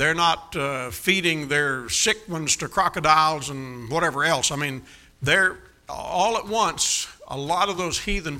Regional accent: Kentucky, United States; I grew up down here in Kentucky, and we knew how to deal with stuff like that down there.

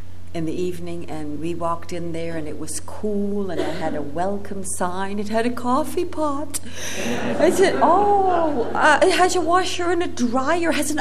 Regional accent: Netherlands; and we grew up in a Christian home. It's great, wonderful, praise God. But I grew up in the Netherlands in a Catholic area

